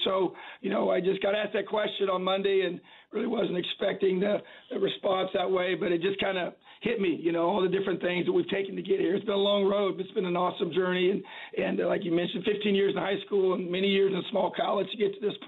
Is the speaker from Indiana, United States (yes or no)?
yes; Indiana, United States; I'm born and raised in Indiana, high school coach in the state for many years